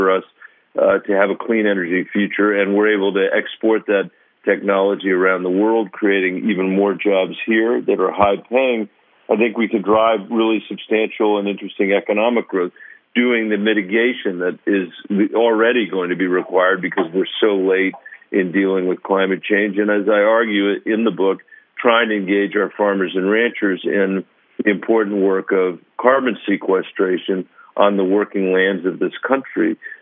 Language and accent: English; Colorado, United States; if you live in a state like Florida, where we had the first debate, or my home state of Colorado, the challenges of climate are all around us